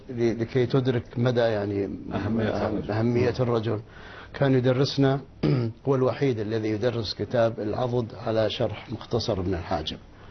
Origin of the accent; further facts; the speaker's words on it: Cairo, Cairo Governorate, Egypt; وبعدين انتقل عندنا في مصر القديمة في مسجد عمر بن العاص